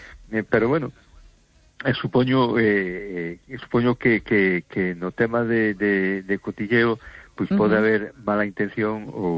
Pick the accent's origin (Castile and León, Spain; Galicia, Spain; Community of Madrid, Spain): Galicia, Spain; A Coruña; de Coruña.